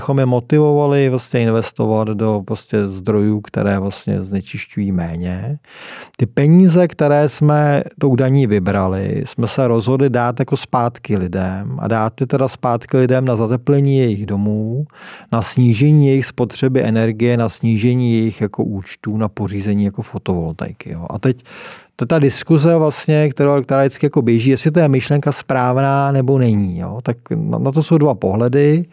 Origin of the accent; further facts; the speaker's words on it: Plzeň, Plzeň Region, Czechia; já jsem z Plzně